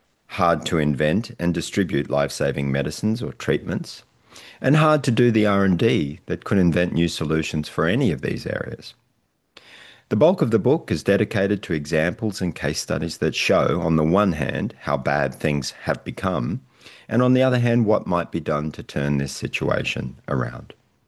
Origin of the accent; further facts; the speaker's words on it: Australia; Ministers in my home country of Australia delivered long speeches on it.